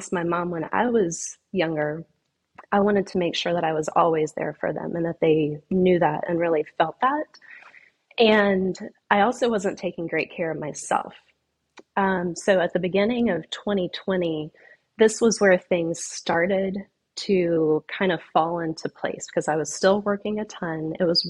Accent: the Carolinas, United States; And I'm from the Carolinas originally, and for whatever reason, I never thought I would live in Florida.

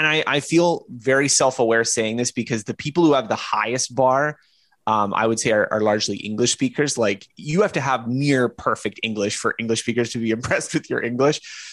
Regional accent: Canada; well, I'm a Canadian

